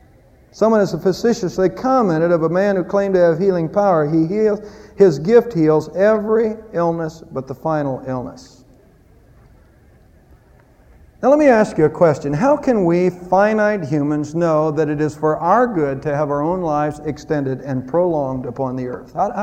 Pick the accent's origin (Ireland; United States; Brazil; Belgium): United States; Ohio; But we're from Ohio, and she was on up there a lot.